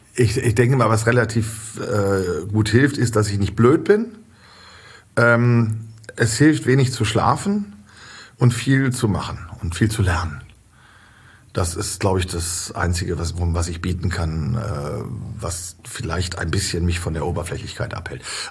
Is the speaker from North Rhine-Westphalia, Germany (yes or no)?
no; Lower Saxony, Germany; born there; Ich bin im Emsland geboren.